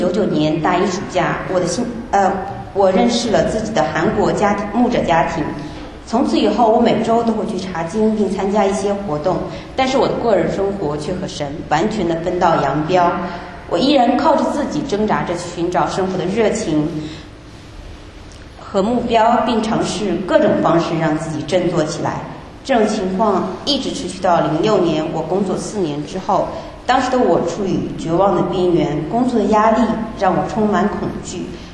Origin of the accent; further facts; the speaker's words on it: Anhui, China; born there; 我出生在安徽一个小城的普通家庭